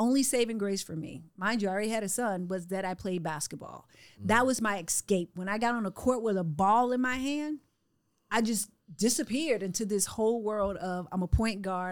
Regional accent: Arkansas, United States; I'm originally from Arkansas. I'm the youngest of 12 kids.

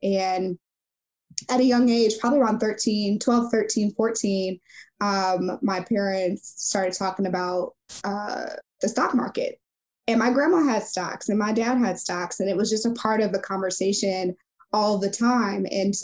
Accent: St. Louis, Missouri, United States; I'm from St. Louis, Missouri, so Midwest through and through.

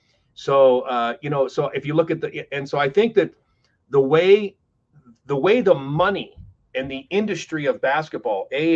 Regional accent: Canada; And by the way, this context here for me as a Canadian is

